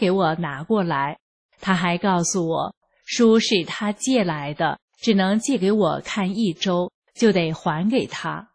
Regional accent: Sichuan, China; 我出生于四川农村，自幼家境贫寒，没有读过几年书，没啥文化。

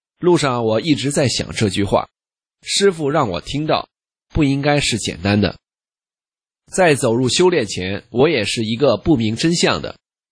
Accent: China; 我想他应该没有我们大陆人的顾虑吧

